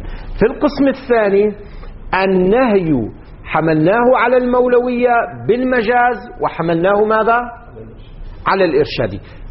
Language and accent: Arabic; Lebanon; now in Qom, Iran; هذا عندنا في لبنان الحمام يطلق على كليهما